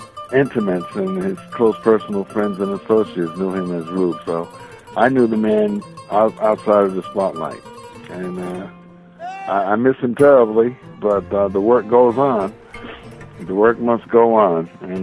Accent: Portsmouth, Virginia, United States; born there; I was born in Portsmouth, Virginia, which is only like 60 miles from Richmond.

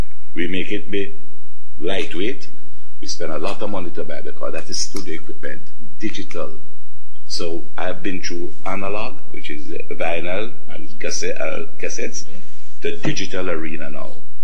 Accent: Jamaica; Now, I'm from Jamaica

